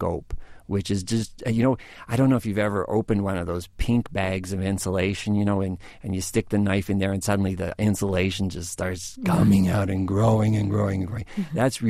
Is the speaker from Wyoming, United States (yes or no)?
yes; Wyoming, United States; We're from Wyoming, right?